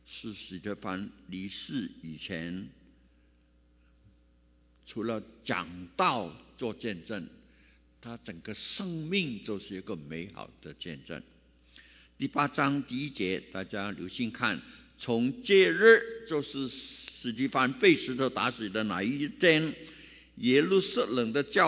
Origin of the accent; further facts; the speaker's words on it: Hong Kong; Chinese is a second language; also born or lived in Liuzhou, China; 我是广西柳州出生，在香港长大、没有机会学普通话